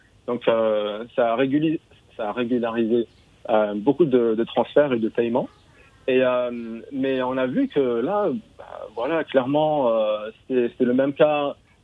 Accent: England, United Kingdom; also born or lived in Paris; je fais partie de la diaspora algérienne. J'ai grandi en Angleterre, c'est le pays que j'ai connu. Et ensuite, après mes études à Paris, j'ai trouvé un job en Algérie

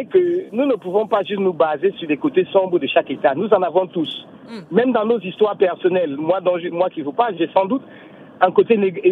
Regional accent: Cameroon; moved away; Quand j'ai quitté le Cameroun et quand j'y rentre maintenant, on a plutôt reculé.

